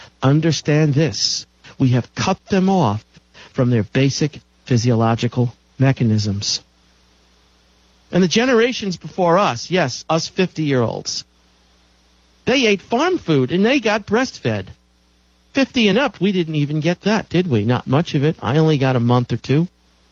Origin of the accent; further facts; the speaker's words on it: New York City, New York, United States; I grew up in New York City, Catholic grammar school, Catholic high school, a ton of violence.